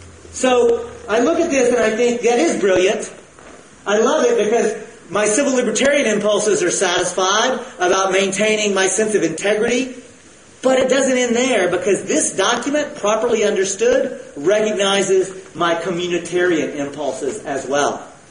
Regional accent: the South, United States; Folks, I'm from the South, and I'm a good Southern boy.

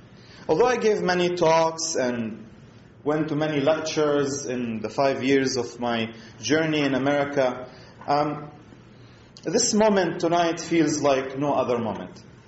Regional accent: Deir al-Balah, Gaza Strip, Palestine; English is a second language; moved away as an adult; now in United States; I'm from a small town called Deir al-Balah, 6 miles south of Gaza City. It's my hometown. It's where I grew up. It's where I spent most of my life. I've been in the U.S. for 5 years

